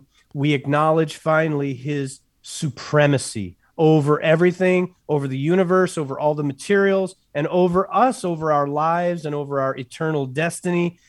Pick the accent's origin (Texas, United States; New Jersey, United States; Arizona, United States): Texas, United States; I grew up in West Texas, and every night, Friday night before the football game, the whole crowd stopped and hushed